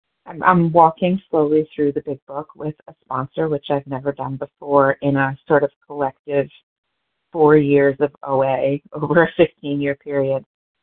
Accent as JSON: {"language": "English", "region": "Pennsylvania", "country": "United States", "said": "I am from Pennsylvania."}